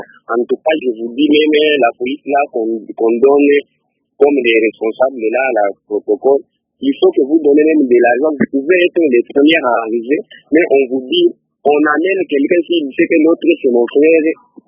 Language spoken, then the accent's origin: French; DR Congo; Oui, monsieur le journaliste, ça c'est vrai en tout cas, ça s'est fait ici chez nous au Congo.